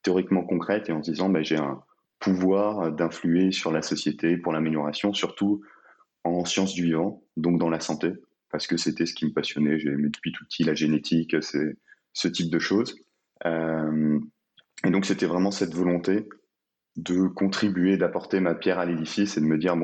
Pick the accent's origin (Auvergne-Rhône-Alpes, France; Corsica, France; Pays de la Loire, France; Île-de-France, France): Corsica, France; D'où je viens? De Corse.